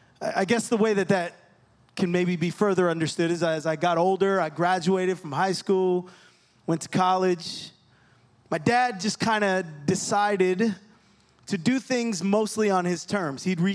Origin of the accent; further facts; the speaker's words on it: New Jersey, United States; I grew up in New Jersey. My parents were never married.